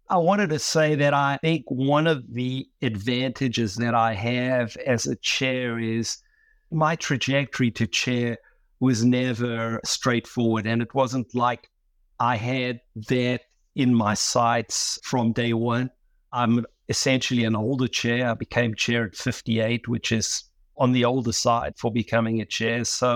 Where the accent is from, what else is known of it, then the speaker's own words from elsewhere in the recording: South Africa; opportunities that I really would never have even dreamt of as a kid growing up in South Africa.